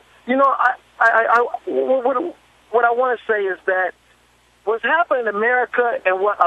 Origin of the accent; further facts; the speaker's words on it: Detroit, Michigan, United States; Growing up in Detroit, there was two houses on my block that were selling drugs.